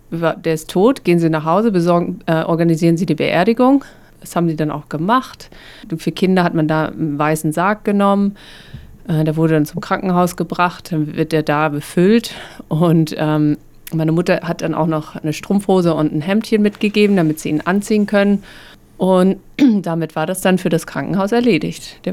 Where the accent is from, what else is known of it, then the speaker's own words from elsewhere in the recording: Dresden, Saxony, Germany; Wir kommen ursprünglich aus Dresden, der ehemaligen DDR.